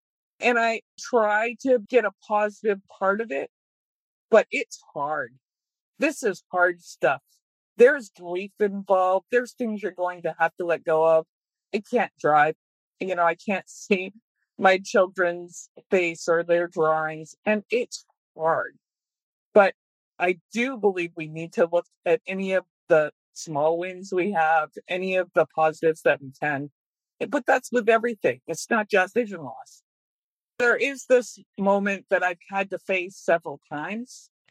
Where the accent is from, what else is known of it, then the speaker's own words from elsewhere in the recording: Auburn, Maine, United States; I'm from Auburn, Maine, way up north.